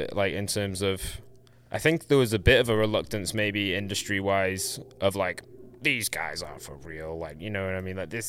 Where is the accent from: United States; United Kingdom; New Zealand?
United Kingdom; England; Maybe the fact that we're English and we're silly.